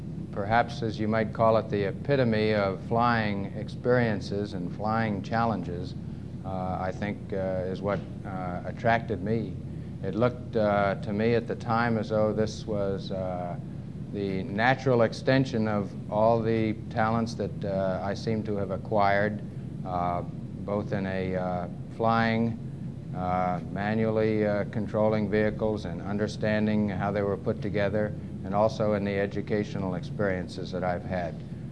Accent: Montclair, New Jersey, United States; born there; I was born in Montclair, New Jersey.

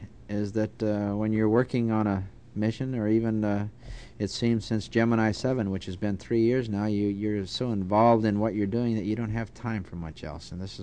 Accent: Tucson, Arizona, United States; also born or lived in Indiana; now in Houston, United States; Well, I was born in Indiana, but I really I grew up in Tucson, Arizona, and I call Tucson home.

